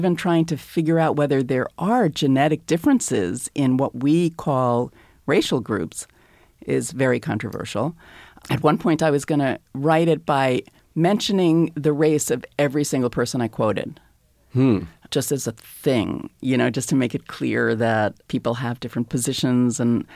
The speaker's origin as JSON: {"language": "English", "town": "Takoma Park", "region": "Maryland", "country": "United States", "said": "And I wasn't even from Baltimore. I was from Tacoma Park, Maryland, but that's okay."}